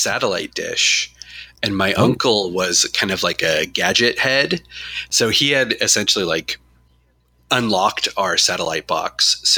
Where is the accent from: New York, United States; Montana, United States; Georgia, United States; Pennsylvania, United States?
Montana, United States; Great Falls; now in Los Angeles, United States; I grew up in Great Falls, Montana, which is a small, very small town. But it's actually one of the larger towns in Montana, but it is literally smaller than the suburb of Los Angeles that I live in now.